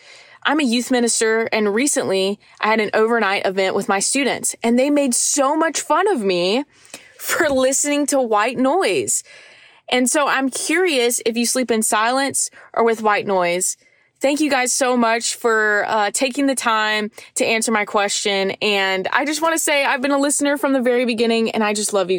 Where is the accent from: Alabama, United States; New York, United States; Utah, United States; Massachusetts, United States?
Alabama, United States; Mobile; I'm from Mobile, Alabama.